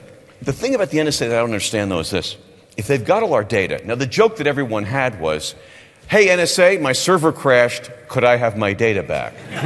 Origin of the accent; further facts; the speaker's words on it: United States; just speaking as an American citizen, we weren't that surprised that our government was spying on us.